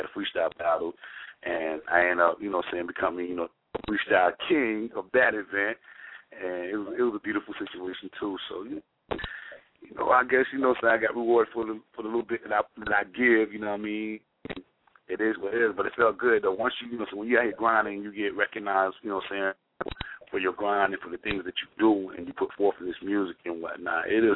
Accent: Jamaica; now in United States; half Caribbean myself, I'm Jamaican

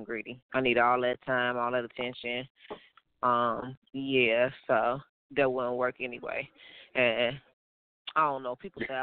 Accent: Georgia, United States; also born or lived in Cincinnati; now in Orlando, United States; I was raised in Georgia. I lived in Ohio, Cincinnati, for a few years, for about 8 years. And I just recently moved to Orlando, Florida.

